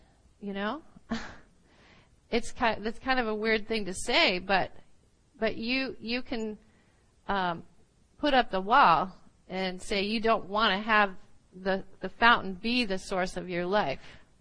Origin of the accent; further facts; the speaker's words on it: Midwest, United States; because, you know, I grew up in the Midwest, and I loved oak trees.